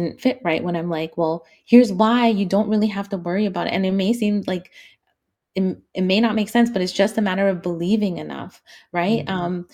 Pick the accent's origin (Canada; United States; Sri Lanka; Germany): Canada; So whether you're a foreign national, a Canadian, because I'm Canadian, or you know, somebody who's new to the country